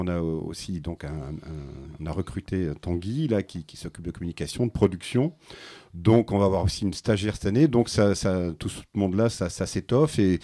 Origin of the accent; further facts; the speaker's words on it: Châteauroux, Centre-Val de Loire, France; Puis, moi, je suis de Châteauroux, donc je crois que j'ai aussi à cœur de valoriser ce qui se passe ici